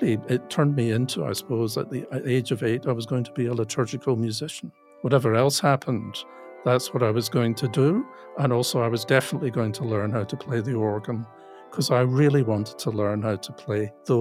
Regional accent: Scotland, United Kingdom; I'm a Jesuit from Scotland.

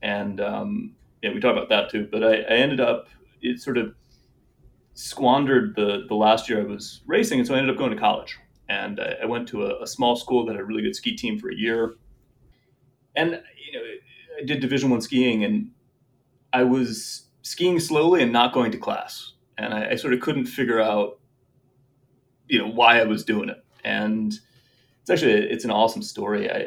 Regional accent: Vermont, United States; also born or lived in New York; I was born in New York, ended up growing up mostly in Vermont, and grew up as a ski racer.

